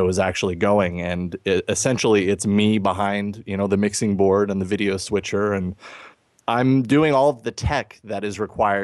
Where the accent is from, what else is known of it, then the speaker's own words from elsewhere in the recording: Boise, Idaho, United States; I grew up in Boise, Idaho. Went right into Boise State